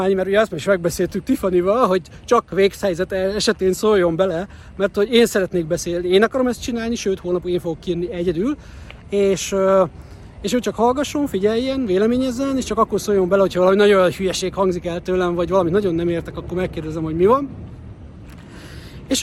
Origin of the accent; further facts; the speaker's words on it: Hungary; figyelj, Magyarországról vagyok, hát nem vagyunk egy akkora cég